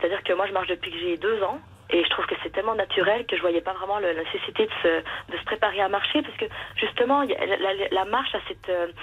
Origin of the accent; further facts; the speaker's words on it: Bourgogne-Franche-Comté, France; je suis du Jura et je suis invitée